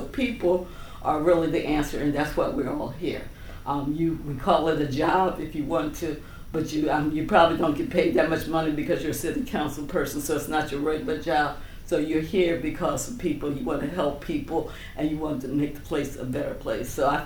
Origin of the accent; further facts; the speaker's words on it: Philadelphia, Pennsylvania, United States; And I come from a family of 11 children. We were extremely Ooh. Poor, and I grew up in Philadelphia.